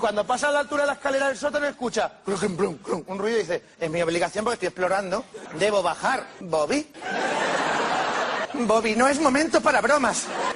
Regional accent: Spain; eso como español te enerva

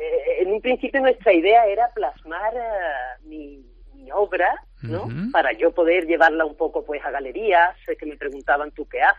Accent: Málaga, Andalusia, Spain; yo vivo en Londres, como sí. tú has dicho, a caballo entre Londres y Málaga, más sí. en Londres.

